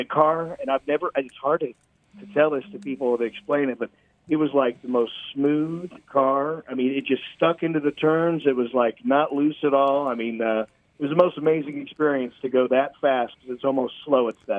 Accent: Indiana, United States; I grew up in Indiana, so I got to see a lot of great dirt racing from up there, a lot of dirt track racing.

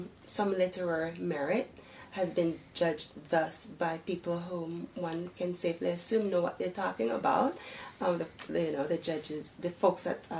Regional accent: Belize; first language Belize Creole; English is a second language; So my first language is Belize Creole, and it is the lingua franca of Belize. But however, English is the official language. I learned to read in English, to write in English.

